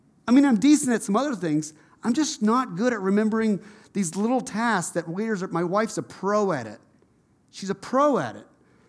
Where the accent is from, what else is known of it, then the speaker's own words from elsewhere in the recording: United States; I mean, I'm from Tipton County, and my parents are here today